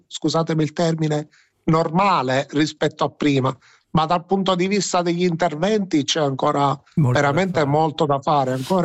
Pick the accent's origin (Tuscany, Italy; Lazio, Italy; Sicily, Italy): Sicily, Italy; Palermo; Sì, io sono palermitano